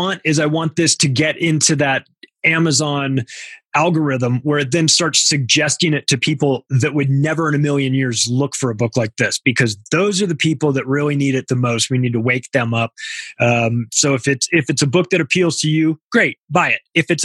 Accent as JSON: {"language": "English", "country": "United States", "said": "See, I'm an American, like a traditional American that fell for all the bullshit for a long, long time."}